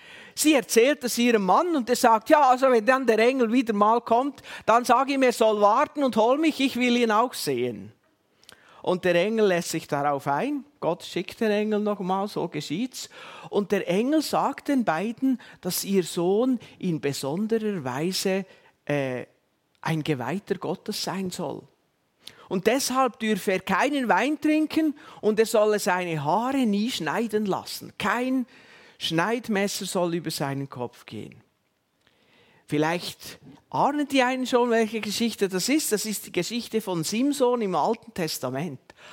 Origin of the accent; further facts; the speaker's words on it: Switzerland; Und bis heute sind wir doch als Schweizer ein Stück weit so.